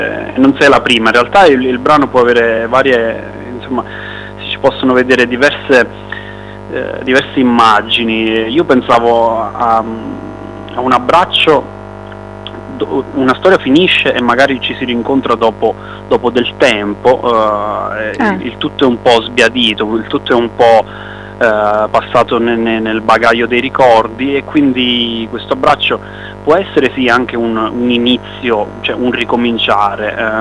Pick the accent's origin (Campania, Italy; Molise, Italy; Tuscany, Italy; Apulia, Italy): Campania, Italy; visto che io vengo da un piccolo paese di periferia